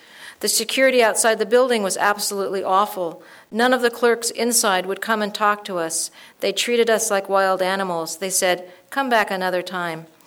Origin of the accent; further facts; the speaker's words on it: Sudan; moved away; We come from Sudan, and we only know about the UN for help.